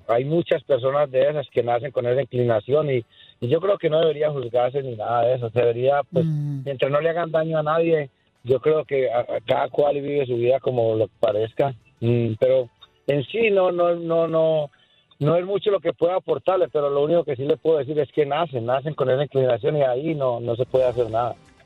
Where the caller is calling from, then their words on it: Manhattan, New York, United States; De aquí en Manhattan.